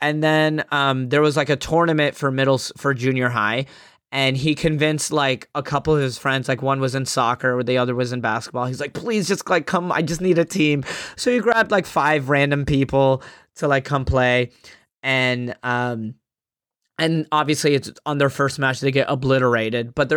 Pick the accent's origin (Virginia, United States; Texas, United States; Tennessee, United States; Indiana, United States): Texas, United States; So I grew up in Texas, but when I went to Yemen to visit or whatever.